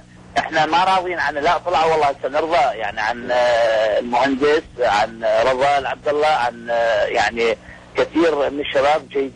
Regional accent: Nasiriyah, Dhi Qar, Iraq; also born or lived in Basra; now in Baghdad, Iraq; كنت عازف كمان في تلفزيون البصرة وبعدين انتقلت إلى من الناصرية إلى البصرة بعدين انتقلت إلى بغداد

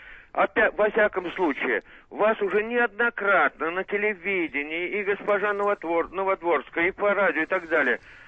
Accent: Saint Petersburg, Russia; из Петербурга.

